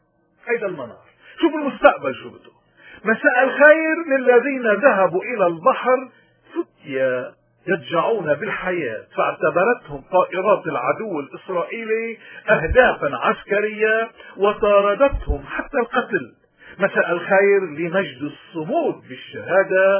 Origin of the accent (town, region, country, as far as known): Lebanon